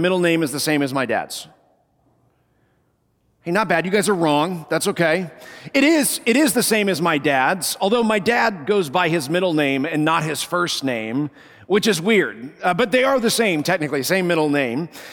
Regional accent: Colorado, United States; growing up in Colorado, I've had the joy of climbing four 14ers.

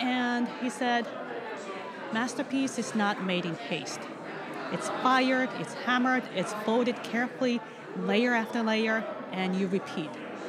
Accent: Japan; English is a second language; now in United States; So I'm originally from Japan, and I came to the States in 1995. So that's quite a long time ago. Most of, basically, half of my life.

